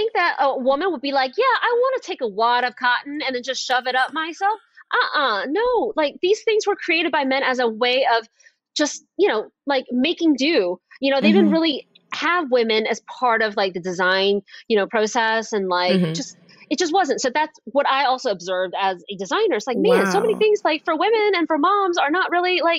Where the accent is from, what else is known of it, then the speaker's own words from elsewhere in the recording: Atlanta, Georgia, United States; Yeah, so first of all, I'm from Atlanta, and I went to school at Georgia Tech